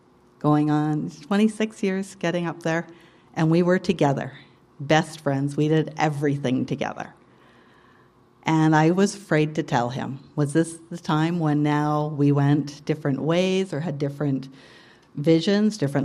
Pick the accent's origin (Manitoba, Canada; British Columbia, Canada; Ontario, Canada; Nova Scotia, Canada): British Columbia, Canada; North Vancouver; now in Balfour, Canada; I am a Kootenai girl. We moved up from North Vancouver. I'm born and raised in North Van. So born and raised in North Vancouver.